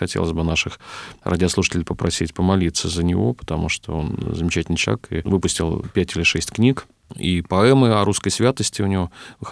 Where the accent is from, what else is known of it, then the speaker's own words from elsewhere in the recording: Pogost, Vladimir Oblast, Russia; А у меня вот моя родная деревня, мы соседи в Владимирской области, тоже называется Погост.